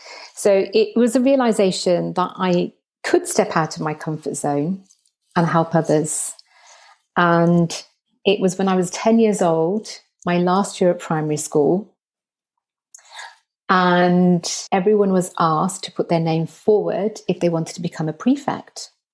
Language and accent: English; Birmingham, West Midlands, United Kingdom; accent: Birmingham twang; In the Midlands. Don't ask me to say Birmingham because I'll say